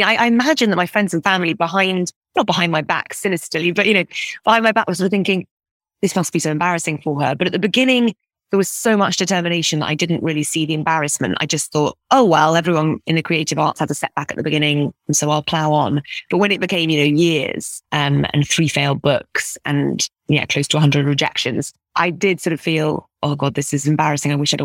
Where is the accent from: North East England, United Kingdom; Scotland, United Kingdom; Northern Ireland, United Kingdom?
Scotland, United Kingdom; growing up in Scotland.